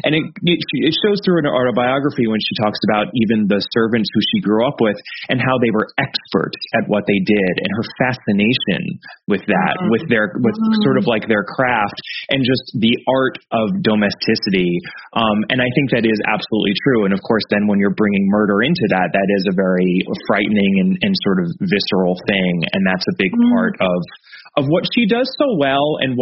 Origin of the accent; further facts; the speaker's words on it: California, United States; And for me, as a Californian, I thought, is that Hewlett-Packard?